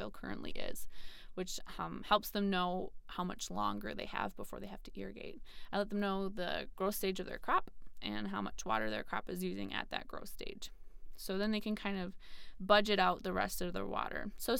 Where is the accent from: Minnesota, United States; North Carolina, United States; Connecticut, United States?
Minnesota, United States; Shoreview; So then I grew up down in Shoreview, but my aunt and uncle farm in Rolog.